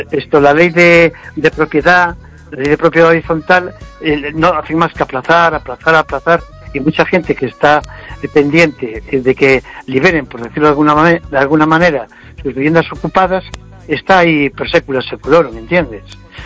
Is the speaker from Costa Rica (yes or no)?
no; Spain; A mí me encantaría que como español, que a mí me duele cómo tenemos el país